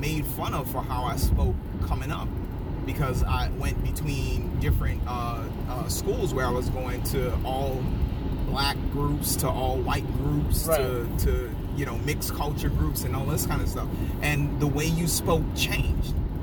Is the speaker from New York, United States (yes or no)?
yes; Bronx, New York, United States; also born or lived in New Orleans; because I'm from the Bronx.